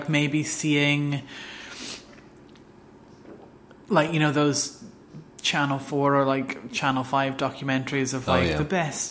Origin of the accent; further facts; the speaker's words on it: Ireland; So. I am Irish.